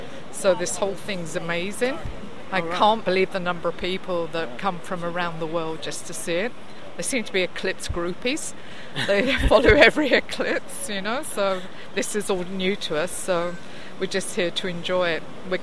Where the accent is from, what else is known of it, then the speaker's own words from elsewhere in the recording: Calgary, Alberta, Canada; we're from Calgary, Alberta, Canada. This is our first trip to Australia.